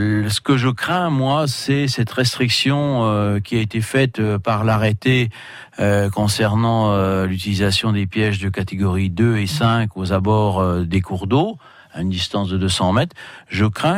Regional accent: Bourgogne-Franche-Comté, France; moi je viens du département de Bourgogne

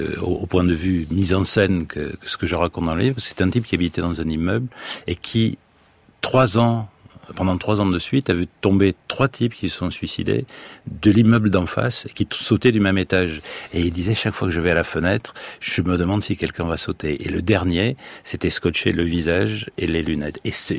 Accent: Nouvelle-Aquitaine, France; moi qui ai toujours connu le Pays Basque

